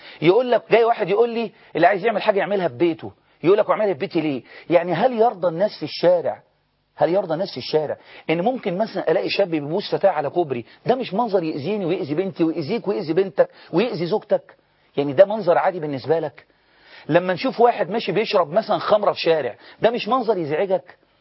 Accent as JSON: {"language": "Arabic", "country": "Egypt", "said": "احنا مصريين"}